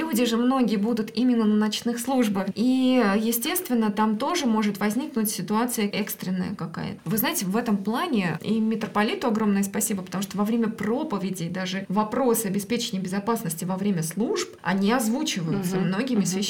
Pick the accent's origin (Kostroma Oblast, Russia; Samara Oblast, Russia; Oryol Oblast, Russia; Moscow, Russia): Oryol Oblast, Russia; я сама уроженка Ливенского района